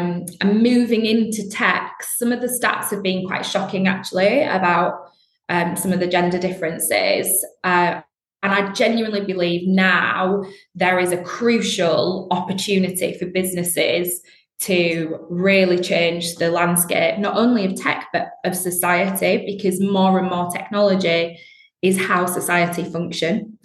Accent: Bradford, Yorkshire and the Humber, United Kingdom; accent: Northern; moved away; I'm clearly Northern. I grew up in Bradford, and when I first moved to London, even my accent I found was a barrier

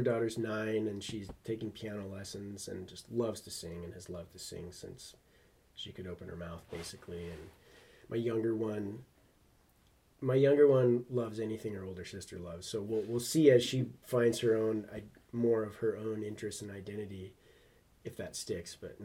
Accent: Kalispell, Montana, United States; Yep. Yeah, I was born and raised here in Kalispell.

